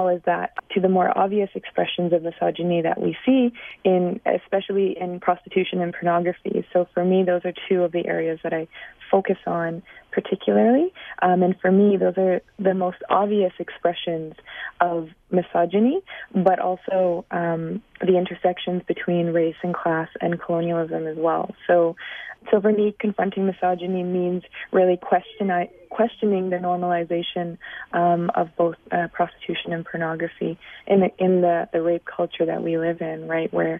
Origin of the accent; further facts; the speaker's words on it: British Columbia, Canada; also born or lived in Southwestern United States; Well, I come from the Tuklatmukh, and that's the Thompson Nation from the interior of British Columbia here in Western Canada, and also from the Diné or Navajo Nation from the southwestern United States.